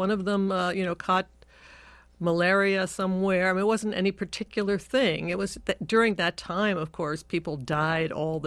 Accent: Cincinnati, Ohio, United States; Cincinnati, which is my hometown.

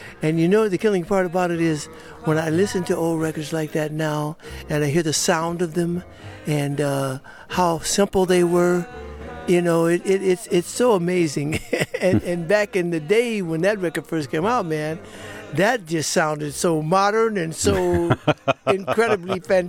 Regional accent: Detroit, Michigan, United States; is the first voice that I ever remember hearing as a baby in growing up in Detroit.

